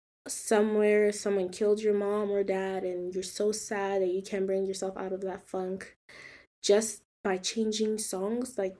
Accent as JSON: {"language": "English", "country": "Nigeria", "said": "And because of, like, I grew up with music, I'm African, I'm from Nigeria"}